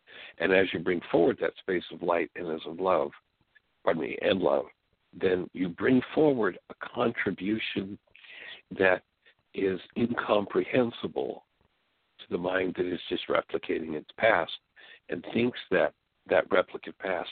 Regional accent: Canada; But of course, being a Canadian and having been a hockey player, I can certainly identify

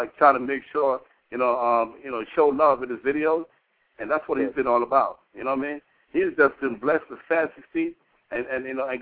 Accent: New York City, New York, United States; We come from New York City. Been to all the boroughs.

